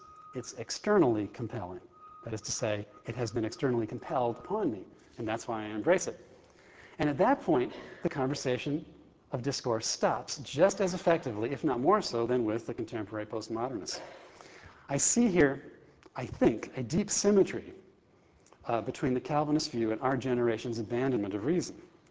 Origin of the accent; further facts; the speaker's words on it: California, United States; I grew up in California, and you know, in some parts of the country, like where I am now, you see bumper stickers that say, honk if you love Jesus.